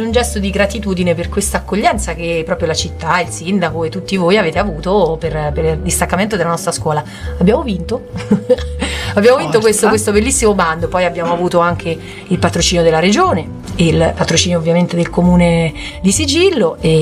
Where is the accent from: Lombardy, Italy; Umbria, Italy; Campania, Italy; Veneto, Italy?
Umbria, Italy; Gubbio; siamo cubini, siamo di Gubbio.